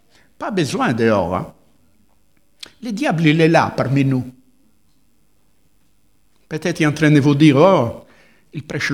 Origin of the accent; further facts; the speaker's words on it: Italy; Moi, je suis italien, parce que je suis ici, sur terre.